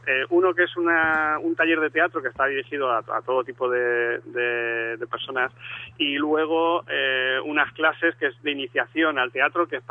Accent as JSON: {"language": "Spanish", "town": "Leganés", "region": "Community of Madrid", "country": "Spain", "said": "ponerme nacido en Leganés, soy de Leganés."}